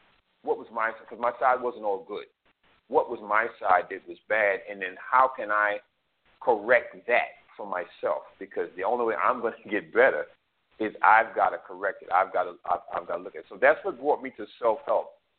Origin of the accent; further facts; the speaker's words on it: New York, United States; when I was growing up in New York during the 70s, I smoked cigarettes, I did drugs, things like that.